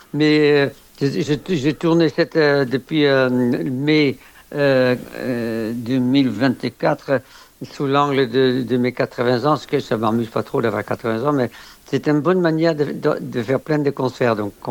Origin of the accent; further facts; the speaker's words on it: Netherlands; moved away as an adult; now in France; quand je suis arrivé en France, quand j'avais 21 ans, j'ai quitté la Hollande, et quand je suis arrivé en France, il n'y avait pas encore les possibilités d'avoir une double nationalité. Et donc, je suis resté hollandais